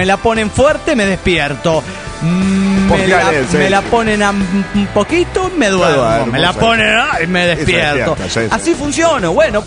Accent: Guadalajara, Jalisco, Mexico; de Guadalajara, Jalisco, México.

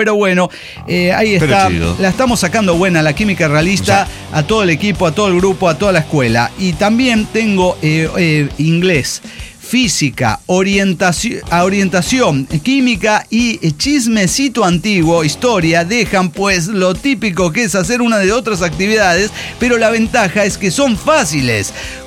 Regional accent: Costa Rica; soy tica, quiero ver un oso

